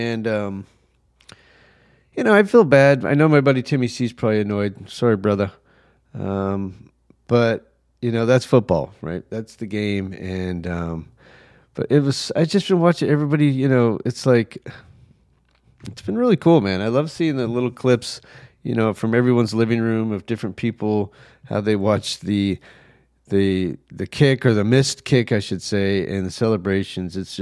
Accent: New Mexico, United States; You know, I grew up in New Mexico. So, you know, I'm on the East Coast now.

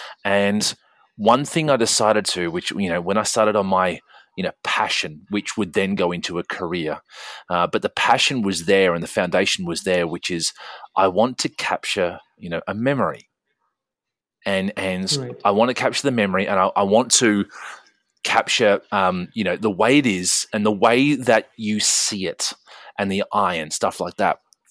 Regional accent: Australia; I'm a little country guy and I come from Australia and there's not, you know, there's not a massive population in Australia.

